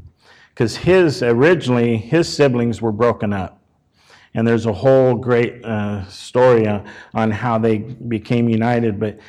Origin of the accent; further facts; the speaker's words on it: Brazil; because we're from Brazil